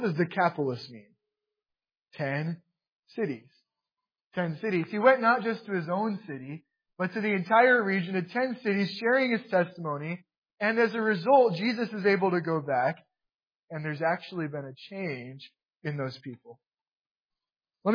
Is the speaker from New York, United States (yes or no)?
yes; New York City, New York, United States; I was telling her about my past growing up in New York City